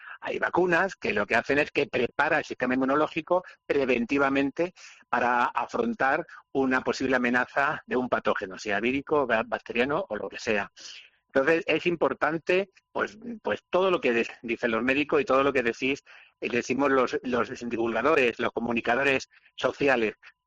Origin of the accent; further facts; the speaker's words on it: Extremadura, Spain; que por cierto creo que se ha dado algún caso recientemente en mi tierra chica, en Extremadura.